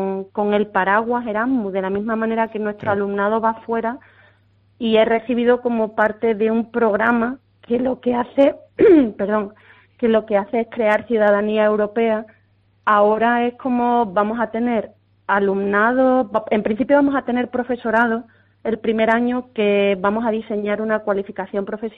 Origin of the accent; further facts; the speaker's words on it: Andalusia, Spain; desde mi pueblo es que tengo a 15 kilómetros el continente africano y realmente tenemos una realidad importante de mano de obra de esos países que tan necesaria es aquí en Huelva